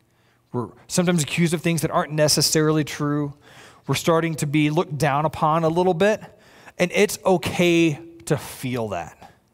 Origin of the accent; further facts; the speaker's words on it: Lubbock, Texas, United States; I'm from Lubbock, Texas.